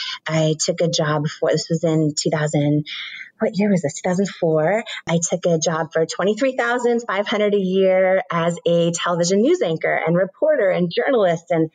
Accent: Washington, United States; I grew up in Washington State and neither of my parents had gone to college.

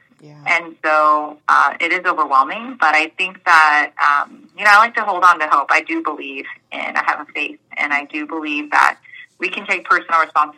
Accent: Houston, Texas, United States; Well, I grew up in Houston, so when you say temperamental, I mean, it faces all the good and the bad.

